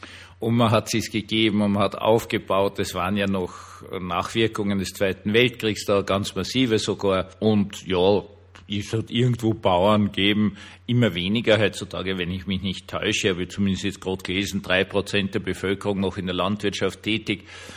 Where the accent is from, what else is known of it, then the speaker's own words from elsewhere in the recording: Vienna, Austria; ich bin in Wien aufgewachsen, gleich neben Schloss Schönbrunn. Und zuständige Gemeinde war Wien-Gumpendorf